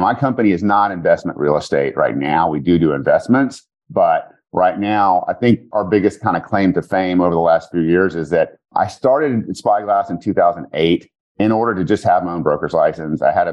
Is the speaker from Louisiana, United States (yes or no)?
yes; Louisiana, United States; Well, so I am from Louisiana, and my story is that I didn't graduate college.